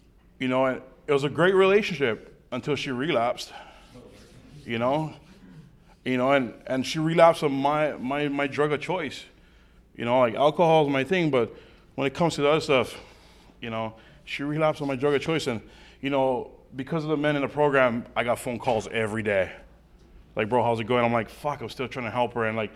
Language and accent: English; Hawaii, United States; now in Oregon, United States; I moved from Hawaii, bro. Who the fuck would think a Hawaiian guy moves from Hawaii to Oregon, you know?